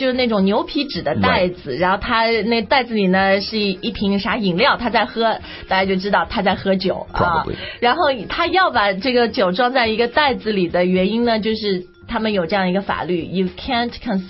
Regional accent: Singapore; 我小时候在新加坡住啊然后新加坡人自己会开玩笑说

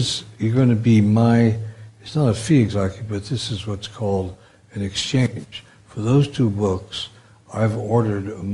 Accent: New York City, New York, United States; born there; I don't know about your parents, but I was born in the Bronx of working class parents.

